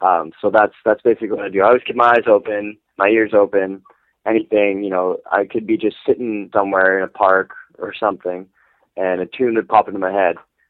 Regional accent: Canada; I'm Canadian.

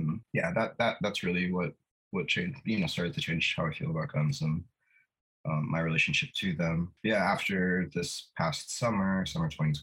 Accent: Maryland, United States; also born or lived in Washington, D.C.; now in Philadelphia, United States; I live in West Philadelphia. So I did not grow up around guns at all. I grew up in Maryland, D.C.

